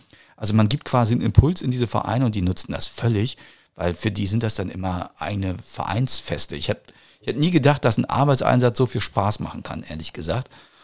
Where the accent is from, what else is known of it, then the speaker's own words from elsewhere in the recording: Mecklenburg-Vorpommern, Germany; moved away; ich komme aus Mecklenburg, bin 1996 hergezogen